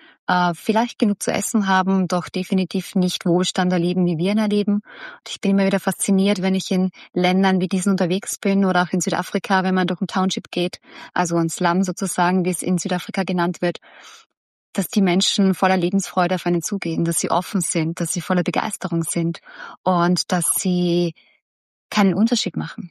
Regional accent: Austria

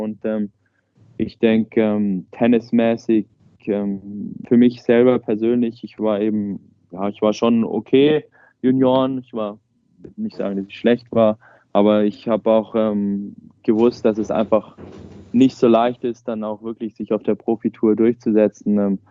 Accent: Furtwangen, Baden-Württemberg, Germany; Ich komme aus Furtwangen.

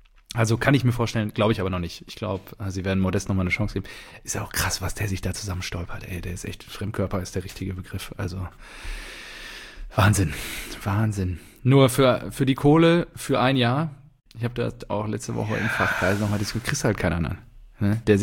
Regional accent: Dortmund, North Rhine-Westphalia, Germany; also träumst natürlich als Dortmunder immer davon, dass er eine Weltkarriere aus Dortmund rausmacht

